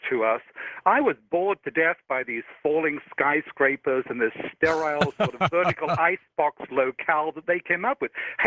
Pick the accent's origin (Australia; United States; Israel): Australia; I mean, I can hear I talk funny. I'm a boy from the bush. I grew up in Australia.